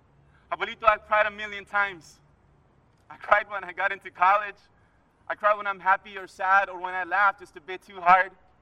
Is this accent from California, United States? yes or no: yes; San Jose, California, United States; I'm from San Jose, California.